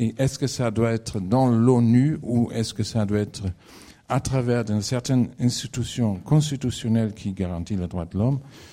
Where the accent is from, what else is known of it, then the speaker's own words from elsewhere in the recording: Germany; French is a second language; Moi, je viens d'un pays qui... Je viens d'Allemagne.